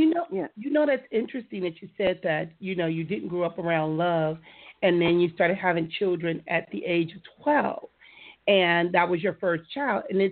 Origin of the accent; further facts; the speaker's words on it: Compton, California, United States; I grew up with some Cooks when I grew up in Compton.